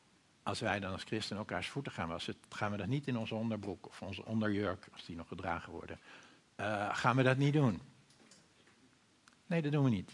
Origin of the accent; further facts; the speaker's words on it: Purmerend, North Holland, Netherlands; Bij ons in Purmerend hebben we vooral honden die dat doen.